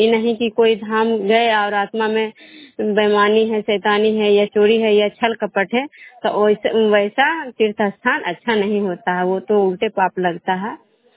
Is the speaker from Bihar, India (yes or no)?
yes; Bishnupur, Bihar, India